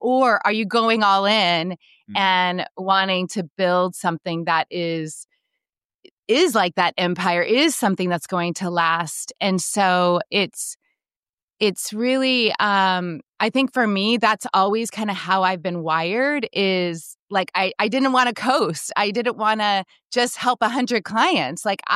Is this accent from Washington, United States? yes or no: yes; Seattle, Washington, United States; moved away as an adult; I moved to Oregon when I was 18, when I met my husband. I grew up in Seattle area